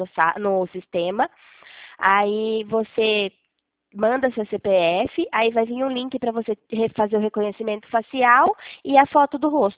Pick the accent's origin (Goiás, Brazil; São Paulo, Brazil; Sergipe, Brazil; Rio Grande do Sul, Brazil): São Paulo, Brazil; Leme; Eu sou aqui de Leme